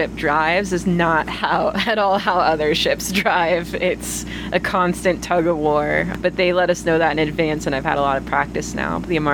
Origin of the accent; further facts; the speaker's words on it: Bainbridge Island, Washington, United States; I'm originally from Bainbridge Island, so I met with them actually in April a few times while we were interviewing folks in Seattle.